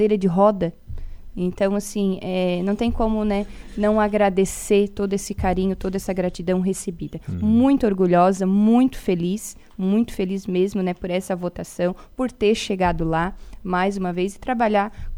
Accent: Morro da Fumaça, Santa Catarina, Brazil; eu sou de Morro da Fumaça, e eu tenho muito orgulho de falar da minha cidade

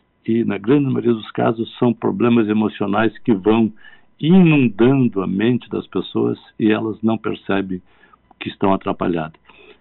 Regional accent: Porto Alegre, Rio Grande do Sul, Brazil; Eu sou aqui de Porto Alegre, sou psiquiatra, psicoterapeuta

